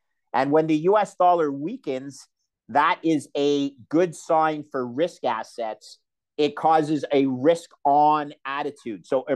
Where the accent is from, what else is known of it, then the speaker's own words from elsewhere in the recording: Canada; I'm a Canadian with a partner and a Canadian as a partner in 8 Irish pubs in the Montreal area.